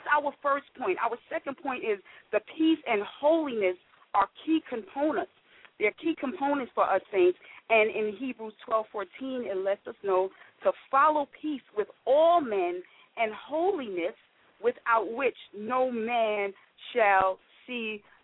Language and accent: English; Queens, New York, United States; Well, I was born in the within the United States, in the state of New York, and I was raised in Hollis, Queens, and you know, raised up in a family that knew God.